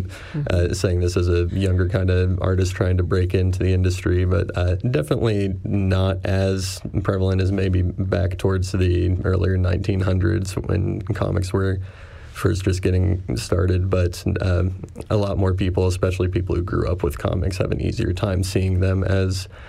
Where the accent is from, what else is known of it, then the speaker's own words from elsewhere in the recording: Lincoln, Nebraska, United States; Grew up here in Lincoln, Nebraska, born and raised, and just was taken a pretty typical path up through Lincoln High School and into UNL.